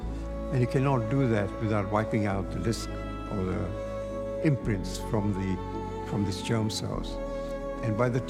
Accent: Kenya; born there; I was born in Kenya. I was born in a very small town on Lake Victoria.

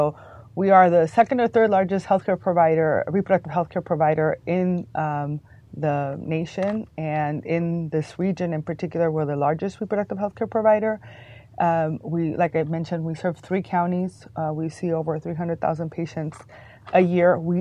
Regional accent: Tijuana, Baja California, Mexico; I grew up in Tijuana, and so as a binational person

